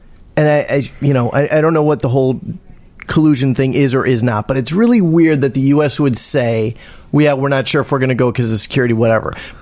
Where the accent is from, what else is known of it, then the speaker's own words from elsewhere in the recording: Indiana, United States; Because I grew up in Indiana where it was really messed up when I was growing